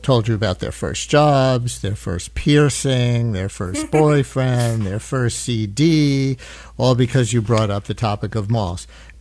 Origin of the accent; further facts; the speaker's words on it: Queens, New York, United States; I grew up in Queens, not near any shopping mall.